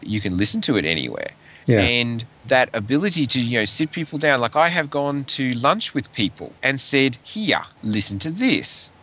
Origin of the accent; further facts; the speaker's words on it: Australia; Here's the reason why I love … more than anything else, is because I am Australian.